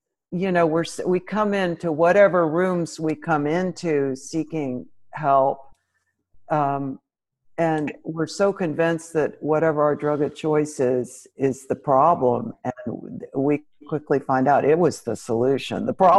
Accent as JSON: {"language": "English", "town": "Knoxville", "region": "Tennessee", "country": "United States", "tie": "born or raised there", "said": "Well, I'm a Southerner. So that should tell you an enormous amount. I'm from Knoxville, Tennessee, mm-hmm. which I love. I mean, I'm a very grateful daughter of Tennessee."}